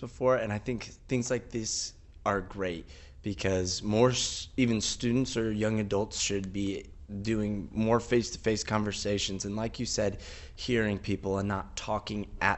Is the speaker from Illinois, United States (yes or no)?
yes; Morton, Illinois, United States; My household, I grew up in Morton, Illinois.